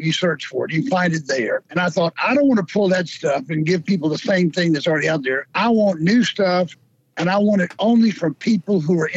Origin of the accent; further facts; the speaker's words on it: Mississippi, United States; now in Fort Stockton, United States; I grew up in South Mississippi, and all that we had on the radio there was gospel or country and western.